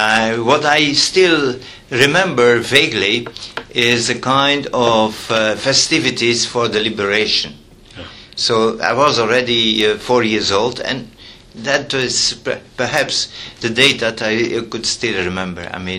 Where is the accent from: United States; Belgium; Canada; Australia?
Belgium; Actually from Belgium.